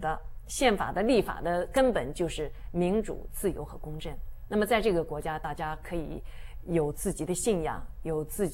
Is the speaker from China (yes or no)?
yes; China; 就用我们大陆人的话所谓的战斗在第一线吧